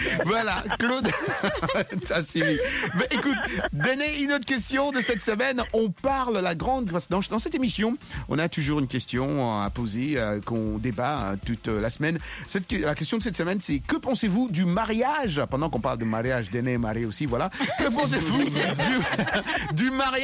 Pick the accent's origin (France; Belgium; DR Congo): DR Congo; moi, je suis congolais d'origine. Hein. Mon pays d'origine, c'est la RDC.